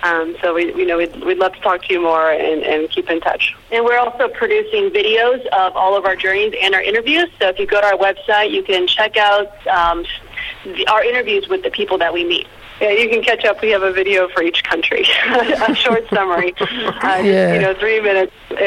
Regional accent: San Francisco, California, United States; we're from San Francisco. I mean, our lives, you know, are golden.

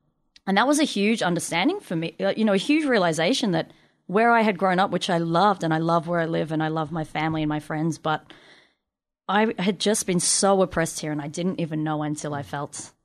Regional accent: Australia; I grew up in Australia. I was a queer young person in Australia

